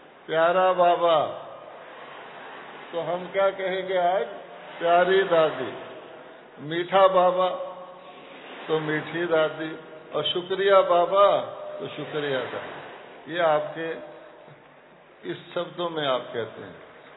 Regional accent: Delhi, India; मैं दिल्ली से आया हूँ

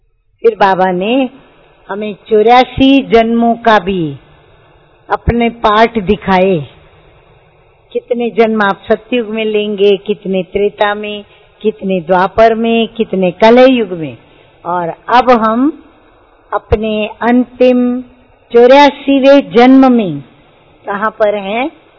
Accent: India; born there; मेरा जन्म किस देश में हुआ जो प्रभु की जन्मभूमि है, जो प्रभु की जन्मभूमि वही मेरी जन्मभूमि है भारत देश।

